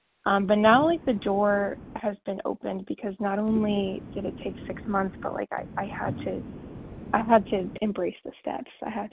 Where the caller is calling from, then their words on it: Texas, United States; in Texas as well.